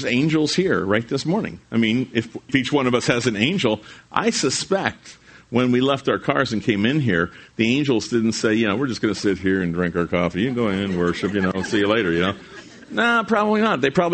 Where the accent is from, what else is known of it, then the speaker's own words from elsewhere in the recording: New Jersey, United States; I'm from Jersey. I never thought of Pennsylvania as promised land, but maybe you do.